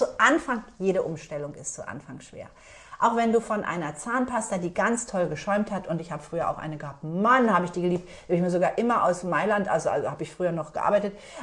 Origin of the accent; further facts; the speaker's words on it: Berlin, Germany; Ich bin Berliner Mädchen. Ich bin mit Currywurst, Pommes, Ketchup, Mayo, Fast Food groß geworden.